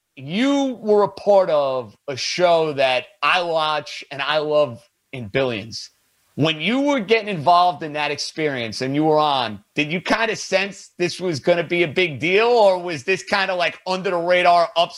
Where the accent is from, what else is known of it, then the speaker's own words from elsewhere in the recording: Staten Island, New York, United States; I'm from Staten Island.